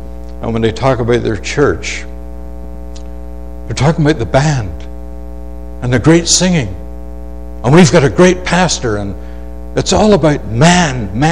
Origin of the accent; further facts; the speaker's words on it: Northern Ireland, United Kingdom; When I was in the north of Ireland back in 1992 in my hometown